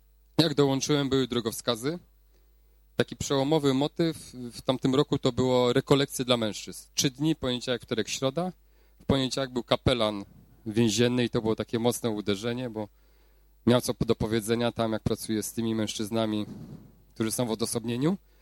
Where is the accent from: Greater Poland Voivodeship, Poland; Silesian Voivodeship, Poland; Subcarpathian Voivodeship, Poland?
Silesian Voivodeship, Poland; Tychy; no ja z Tychów